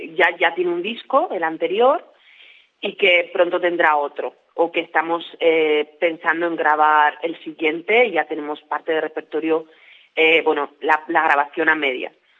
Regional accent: La Puebla de Roda, Aragon, Spain; vivo en Barcelona hace unos años, pero aunque hablo catalán, o sea, que me adapto a todos los lugares, pero soy de la Puebla de Roda

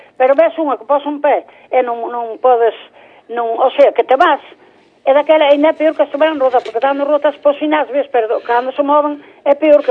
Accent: Galicia, Spain; eu son aquí de Cesa

